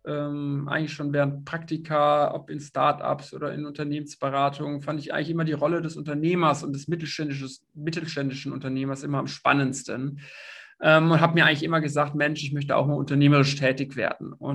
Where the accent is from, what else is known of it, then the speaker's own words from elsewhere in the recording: Rhineland, Germany; born there; now in Berlin, Germany; 33 Jahre alt, gebürtig aus dem Rheinland, wohne in Berlin, begeisterter Sportler